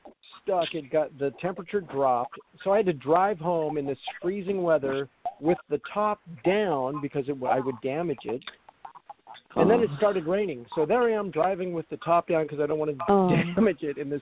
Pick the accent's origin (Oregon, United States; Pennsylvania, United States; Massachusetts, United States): Oregon, United States; I grew up in Oregon where it was just on the west side, not the east side, the west side, where it was just like mostly just wet.